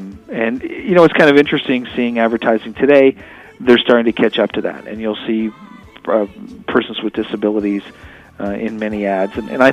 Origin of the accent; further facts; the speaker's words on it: Toronto, Ontario, Canada; it's a great place to grow up, as I did. And I grew up in Toronto